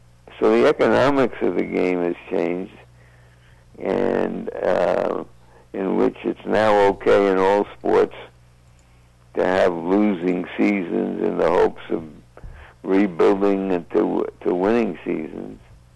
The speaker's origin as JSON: {"language": "English", "town": "Cleveland", "region": "Ohio", "country": "United States", "said": "you know, I'm a Cleveland fan. I'm from Cleveland."}